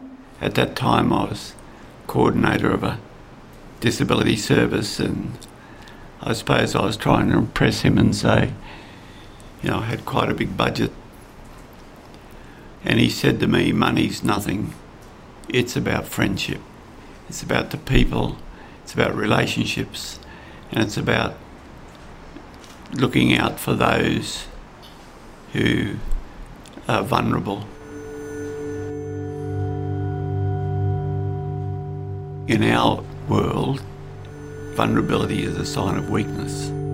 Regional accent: Mitchell, Queensland, Australia; born there; I was born on the 8th of May 1960 in Mitchell, 2 hours north of the New South Wales border. I was born in the Mitchell Hospital.

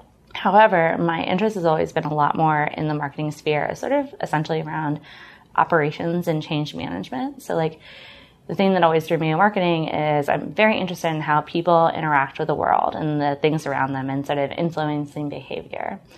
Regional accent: Washington, District of Columbia, United States; So I am actually a native Washingtonian. You can actually see where I grew up from the Darden classrooms here in Roslyn, which is always kind of funny.

